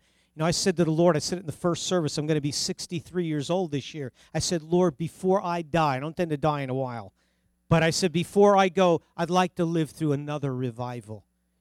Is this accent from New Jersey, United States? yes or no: yes; New Jersey, United States; accent: New Jersey; That's my New Jersey accent, sorter.